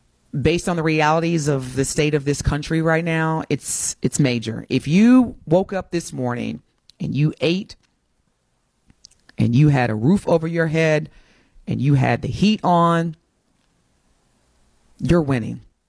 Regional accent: United States; I'm an American. I don't know any other country in terms of where I live and raising my children and being raised.

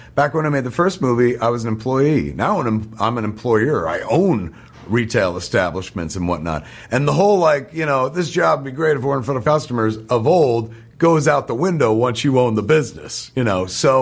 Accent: New Jersey, United States; Whenever I tell people I'm from New Jersey my whole career, people are like, oh, New Jersey, well.

